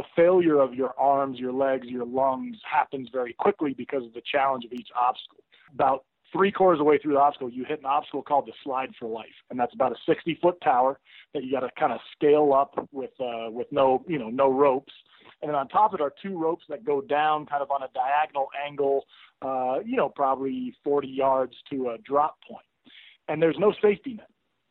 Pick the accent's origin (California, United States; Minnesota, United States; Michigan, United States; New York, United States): California, United States; I grew up in the Bay Area of California.